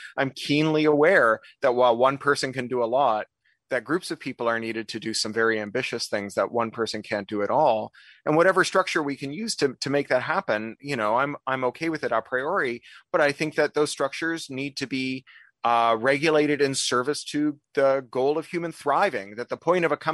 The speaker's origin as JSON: {"language": "English", "town": "Toronto", "region": "Ontario", "country": "Canada", "tie": "born or raised there", "also_born_or_lived": "London", "lives_now": "Los Angeles, United States", "said": "I'm a dual Canadian British national, and I moved to Los Angeles from London, and I was born and raised in Toronto."}